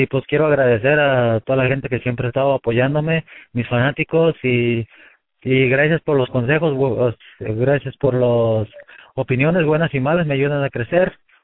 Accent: Mexico; como buen mexicano siempre esperamos que gane Márquez.

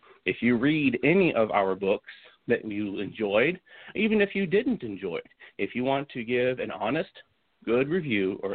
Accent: Oklahoma, United States; And my school life growing up, I was in Oklahoma, and my hometown was a college town.

